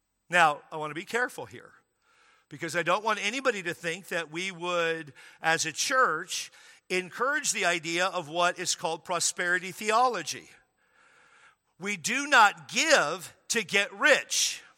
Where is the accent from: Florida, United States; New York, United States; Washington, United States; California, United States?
Washington, United States; Good thing I grew up in Washington State.